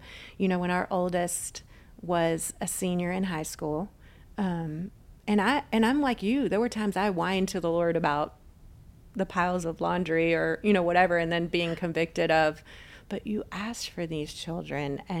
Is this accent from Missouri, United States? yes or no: no; Texas, United States; And I'd never been to that part of the country. I grew up in Texas, you know, and so being in Alaska, I felt like I was looking at creation through a focused camera lens.